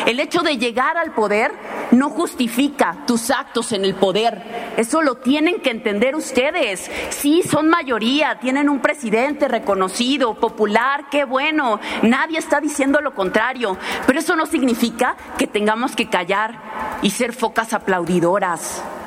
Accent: Veracruz, Mexico; Somos 6 senadores veracruzanos

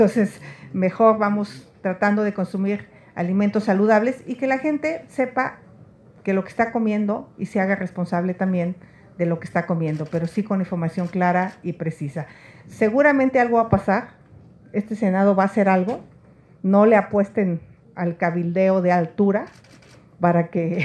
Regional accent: Hidalgo, Mexico; porque yo vengo del Valle del Mezquital

